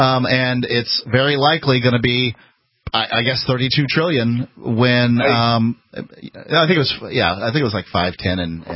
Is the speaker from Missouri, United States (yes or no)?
no; Florida, United States; I'm from Florida.